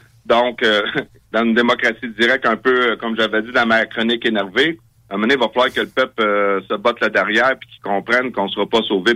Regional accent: Farnham, Quebec, Canada; moi, je suis un gars, je viens de Farnham. C'est pas de Québec.

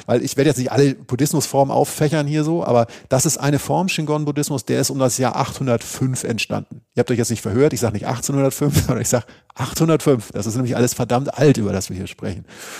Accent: Northern Germany, Germany; da komme ich, der Leuchtturm aus Norddeutschland.

